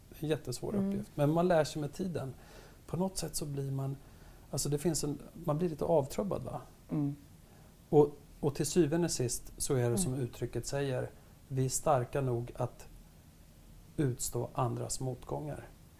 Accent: Örebro, Örebro County, Sweden; jag är andra generationens invandrare. Jag är uppvuxen i Sörbängen i Örebro.

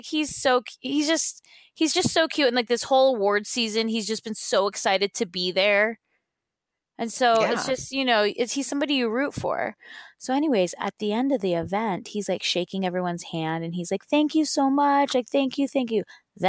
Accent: California, United States; And we're from California.

